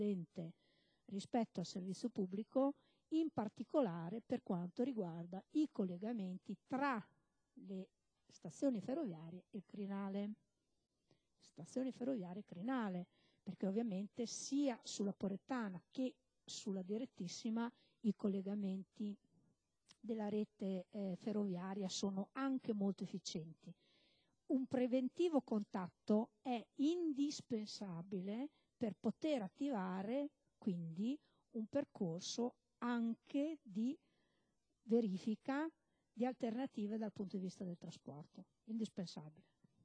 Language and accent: Italian; Bologna, Emilia-Romagna, Italy; Io la prossima settimana vado a Torino, è chiaro che io sono di Bologna